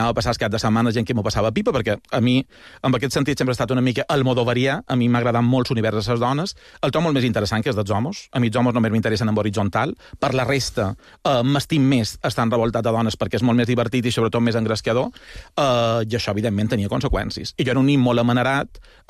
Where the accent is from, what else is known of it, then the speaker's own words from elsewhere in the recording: Palma, Balearic Islands, Spain; el que va ser el meu barri de tota la vida, que era Can Redó